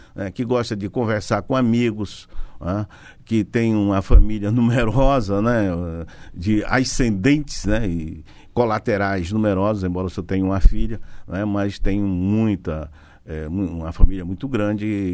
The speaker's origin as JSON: {"language": "Portuguese", "country": "Brazil", "said": "Eu até digo que um dos nossos predicados, digamos assim, mais essenciais como brasileiro é sermos um país multicultural, né?"}